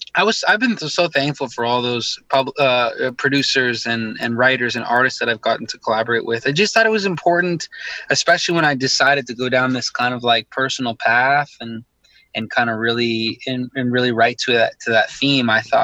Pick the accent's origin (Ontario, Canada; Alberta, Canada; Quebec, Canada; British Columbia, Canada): Ontario, Canada; born there; I was born in Ontario, in Canada.